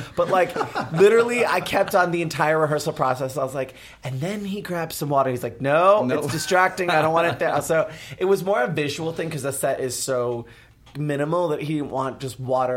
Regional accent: New York, United States; accent: New York; Well, because I grew up in New York, and so I always had, this is pretty funny, because I'm Puerto Rican Italian

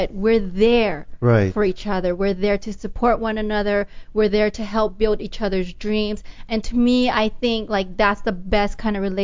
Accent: Hawaii, United States; So I'm from Hawaii

